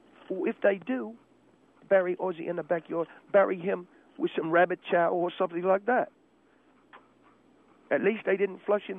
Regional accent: Sheffield, Yorkshire and the Humber, United Kingdom; I come from Sheffield, England. I come from the United Kingdom.

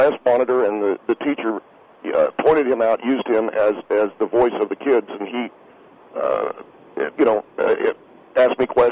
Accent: Tennessee, United States; I come from Tennessee originally, if that's at all instructive.

